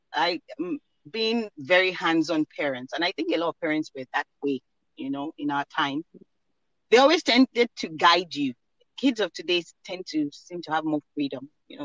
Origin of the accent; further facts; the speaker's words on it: Lagos, Nigeria; born there; I was born in Lagos, actually, in Nigeria. And I spent the earliest part of my formative years here in Lagos.